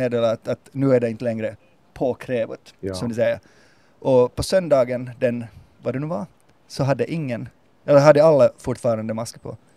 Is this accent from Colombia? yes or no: no; Denmark; Jag kom från Danmark